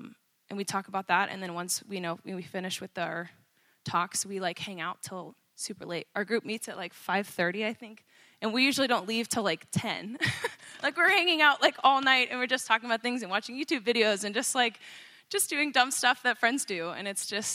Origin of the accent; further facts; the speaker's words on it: Georgia, United States; moved away as an adult; I grew up in Georgia, and I got married to Ike and moved up here 5 years ago